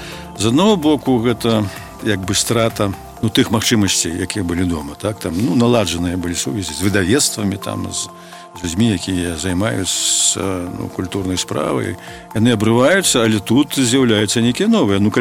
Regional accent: Kreva, Grodno Region, Belarus; born there; Як я нарадзіўся ў Крэве, калі Крэўская замка, так я і стаў адразу беларусам.

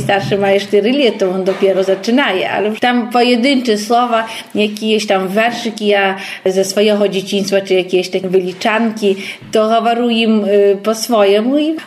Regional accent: Siemianówka, Podlaskie Voivodeship, Poland; Ja pochodzę sama z Siemanówki.

